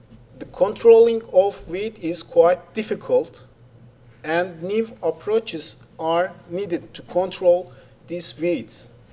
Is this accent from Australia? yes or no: no; Turkey; English is a second language; Hi everybody … from Turkey.